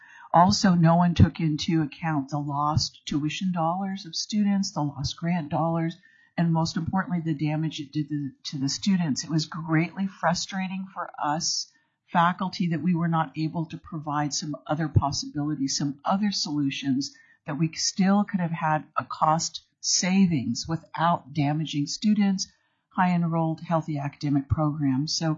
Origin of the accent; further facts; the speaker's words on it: Anchorage, Alaska, United States; I was born and raised in Anchorage as my hometown